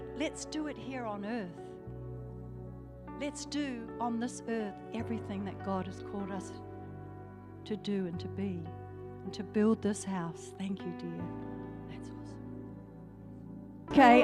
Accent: Wellington, New Zealand; Oh, I grew up in Wairarapa College with Māori, Tongan, Fijian, and Nui.

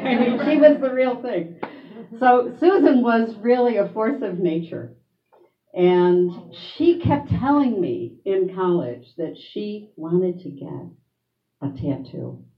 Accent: Rochester, New York, United States; because I grew up in Rochester, where we were going to school. My father had a restaurant downtown

